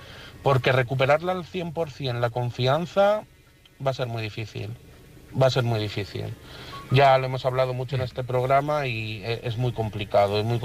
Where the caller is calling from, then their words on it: Madrid, Community of Madrid, Spain; de Madrid